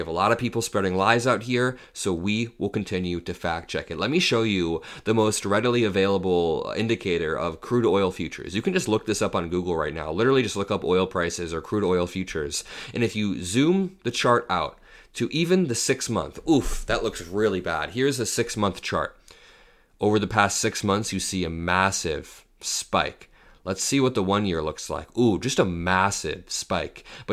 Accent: Indiana, United States; I don't know, in my hometown in Indiana, there were a lot of gas stations.

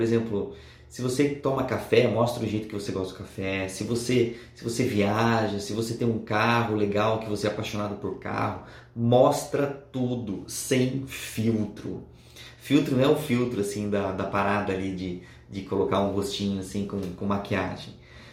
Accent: Brazil; accent: caipira; o meu sotaque, por exemplo, é meio caipira

